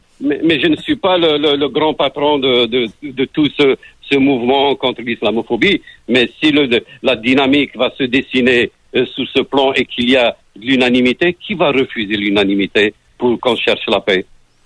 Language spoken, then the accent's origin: French; Quebec, Canada; Ben moi, je suis un Québécois et j'ai travaillé en forêt.